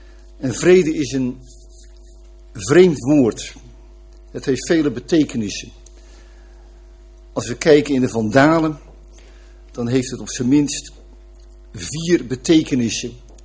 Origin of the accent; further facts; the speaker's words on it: Katwijk, South Holland, Netherlands; Die ken ik goed, want ik kom uit Katwijk.